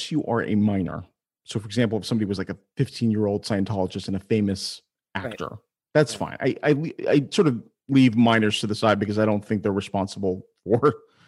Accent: Iran; but I'm Iranian.

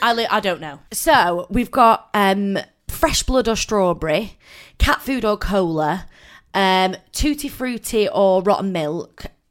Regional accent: Stockport, North West England, United Kingdom; accent: softer Manchester accent; Yeah, so like, I'm from Stockport, which is just outside of Manchester.

